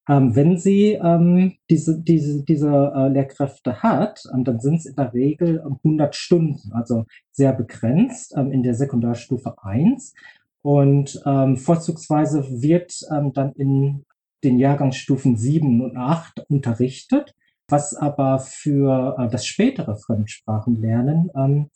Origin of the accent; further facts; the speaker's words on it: Bochum, North Rhine-Westphalia, Germany; German is a second language; Ich bin ein Kind des Ruhrgebiets. Ich bin aus Bochum und habe dort den Großteil meines Lebens verbracht, also den Kindergarten besucht